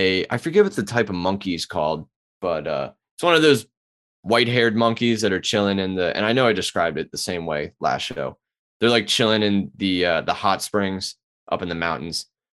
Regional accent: Baltimore, Maryland, United States; accent: Baltimore; My Baltimore accent bleeding through.

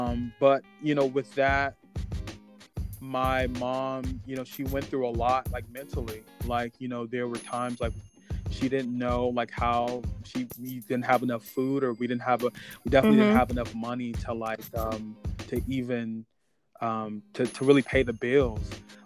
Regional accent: Atlanta, Georgia, United States; Like I don't care when people ask me where I'm from. I expeditiously tell them like, "Hey, I'm from Atlanta." Like, and it's my pride and my joy.

